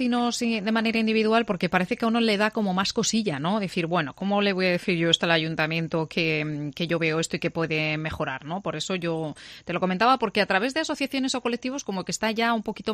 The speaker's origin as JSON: {"language": "Spanish", "town": "Salamanca", "region": "Castile and León", "country": "Spain", "said": "¿Y somos participativos los salmantinos"}